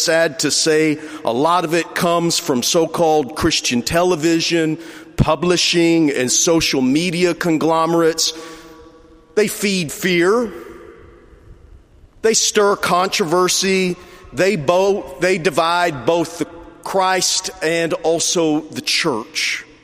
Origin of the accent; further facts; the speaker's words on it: Texas, United States; I'm from West Texas. I've never been to Paris, and I have no idea what is in the Louvre. French is still firstly a salad dressing where I come from.